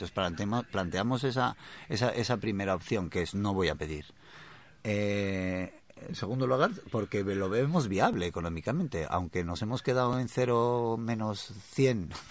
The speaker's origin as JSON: {"language": "Spanish", "town": "Bilbao", "region": "Basque Country", "country": "Spain", "said": "Somos de Bilbao."}